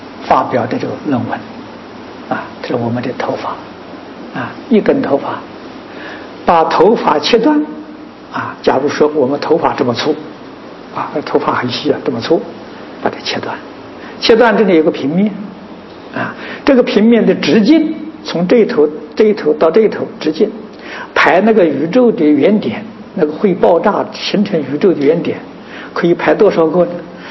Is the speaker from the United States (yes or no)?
no; China; 就是我们中国人所讲的他知其当然呢而不知其所以然